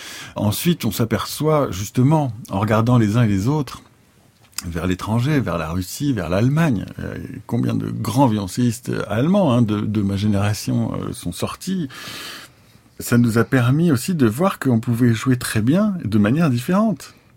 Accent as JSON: {"language": "French", "country": "France", "said": "je suis français"}